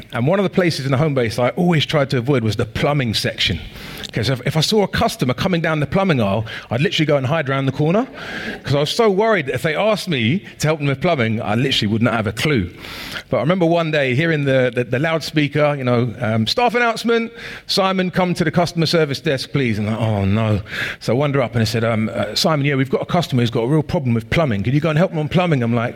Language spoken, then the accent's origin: English; Norbury, London, United Kingdom; I grew up in Norbury, not too far from here, on a really, really long road called Green Lane, which starts on kind of Parchmore Road in Thornton Heath, and it goes all the way through to the bottom of London Road in Streatham.